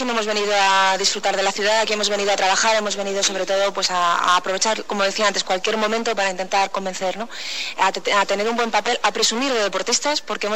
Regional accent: Spain; no subjetivamente solo como siendo españoles, sino objetivamente

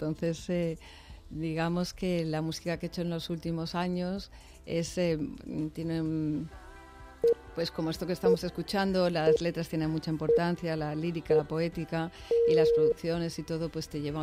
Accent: Madrid, Community of Madrid, Spain; born there; Yo nací en Madrid, pero padre y madre daneses.

